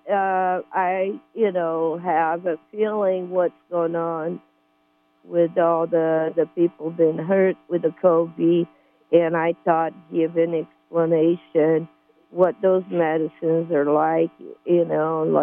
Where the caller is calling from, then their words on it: California, United States; Well, I'm calling from Humboldt County